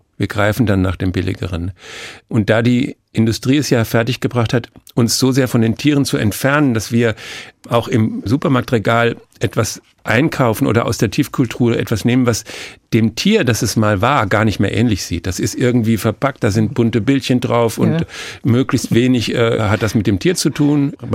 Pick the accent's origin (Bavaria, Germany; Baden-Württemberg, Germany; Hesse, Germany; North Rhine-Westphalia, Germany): Hesse, Germany; was man eigentlich als Hesse mit einem Bayern nicht machen sollte